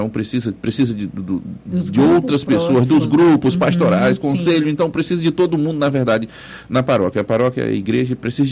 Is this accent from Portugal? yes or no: no; Guajará, Brazil; born there; Eu nasci em Guajará